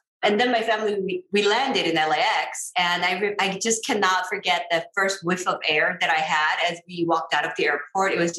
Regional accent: South Korea; now in United States; I come from South Korea and we are used to living in a concrete jungle.

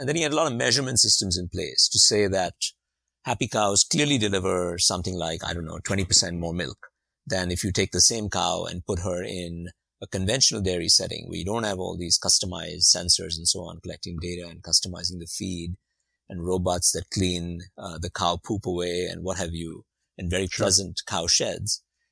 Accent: Bangalore, Karnataka, India; also born or lived in Delhi; I spent a lot of time in the city that I was born in Delhi, but also in Bangalore, where I went to high school.

